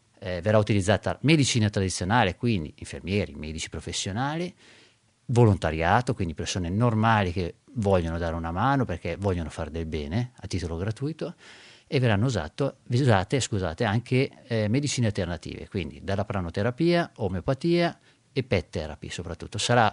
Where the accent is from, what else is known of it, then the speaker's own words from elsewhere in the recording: Castano Primo, Lombardy, Italy; perché io sono di Castano e sto parlando di un'associazione di Biella.